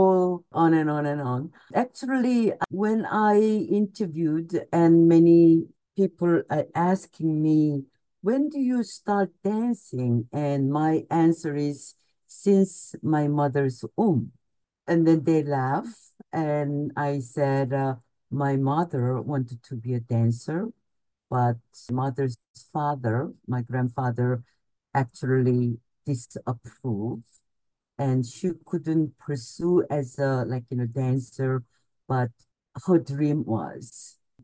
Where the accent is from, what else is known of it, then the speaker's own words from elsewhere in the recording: Gwangju, South Korea; English is a second language; when I started dancing when I was 6 in my hometown, Gwangju, about 3 hours south of Seoul in Korea.